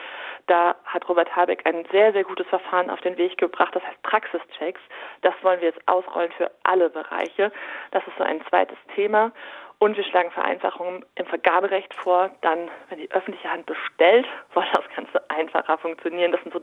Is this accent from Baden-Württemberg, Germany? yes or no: no; North Rhine-Westphalia, Germany; Ich komme aus Nordrhein-Westfalen, da ist eine Autobahnbrücke gesprengt worden